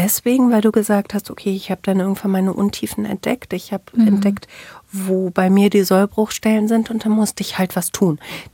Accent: North Rhine-Westphalia, Germany; mich als Ostwestfälin

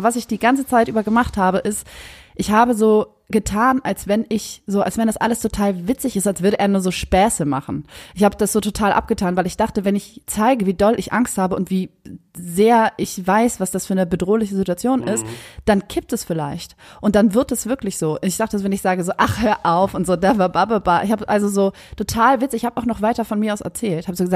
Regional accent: Germany; moved away; ich komme aus Deutschland, Nähe von Hamburg.

